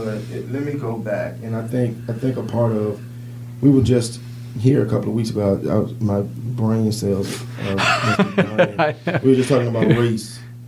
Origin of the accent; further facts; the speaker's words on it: Richmond, Virginia, United States; I grew up here in Richmond. So when people say that Richmond is the capital of the Confederacy, it's just Richmond to me.